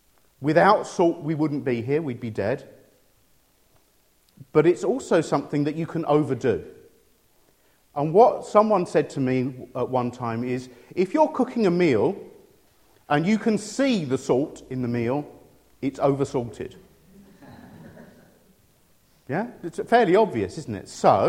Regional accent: United Kingdom; I'm British. I hold a British passport. Wherever I am in the world, I'm British.

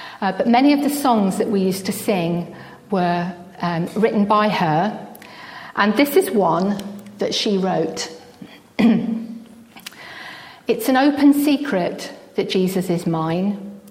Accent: Banbury, South East England, United Kingdom; moved away as an adult; the big world of London, which was a far cry from where I was brought up in Banbury.

